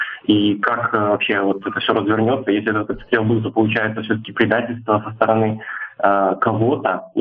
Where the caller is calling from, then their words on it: Belarus; Я из Беларуси.